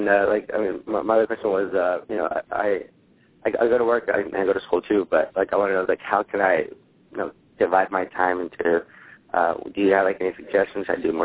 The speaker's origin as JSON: {"language": "English", "region": "California", "country": "United States", "said": "I'm from Southern California."}